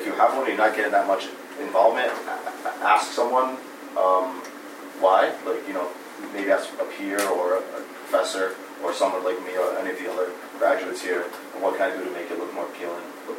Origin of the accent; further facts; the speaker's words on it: Fall River, Massachusetts, United States; born there; I was born here in Fall River, and I'm proud to be here in Fall River.